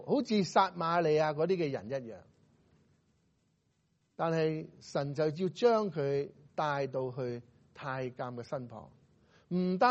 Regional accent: Hong Kong; 我哋香港人讲英文差唔多啦。

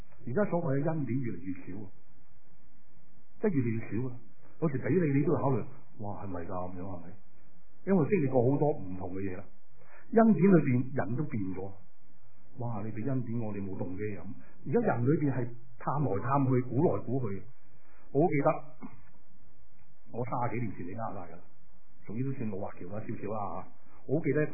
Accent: Hong Kong; 值得我们香港人骄傲，很多人香港来的

